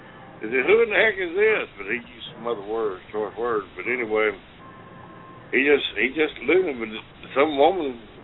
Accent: Mobile, Alabama, United States; No, I'm from Mobile.

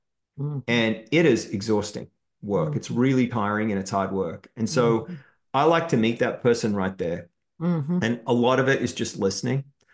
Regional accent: Australia; I grew up in Australia, so cricket's a big part of my life.

